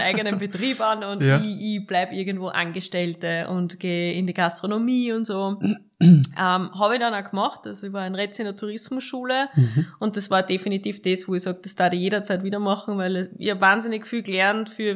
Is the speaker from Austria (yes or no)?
yes; Stützenhofen, Lower Austria, Austria; Ich bin ja gebürtige Weinviertlerin aus Stützenhofen. Das ist dort, wo eigentlich Österreich zu Ende ist, an der tschechischen Grenze, aber es ist eine unglaublich schöne Gegend